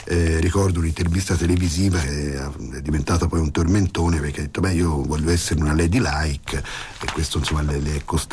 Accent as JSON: {"language": "Italian", "town": "Florence", "region": "Tuscany", "country": "Italy", "said": "come fiorentini e come toscani"}